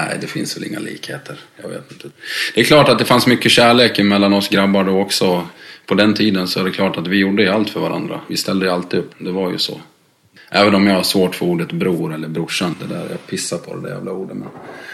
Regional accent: Dalarna County, Sweden; accent: Dalarna dialect; mitt dalmål har försvunnit lite grann. Jag har bara fått mer jävla mål nu.

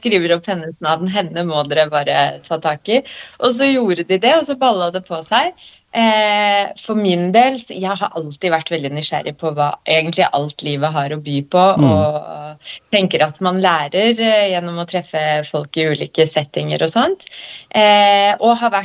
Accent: Gulset, Vestfold og Telemark, Norway; så jeg evig glad for at jeg vokste opp på Gulset, og kunne egentlig ønske meg å flytte tilbake med min familie

